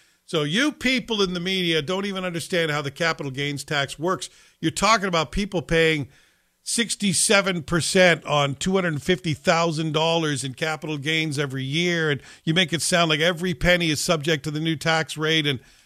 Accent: Scotland, United Kingdom; born there; I was born in Scotland.

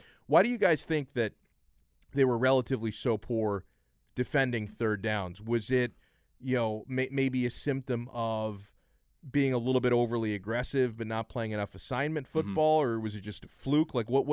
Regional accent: Palmetto Bay, Florida, United States; I lived down here during Andrew. I grew up in Palmetto Bay, like got hit really bad down there in South Dade.

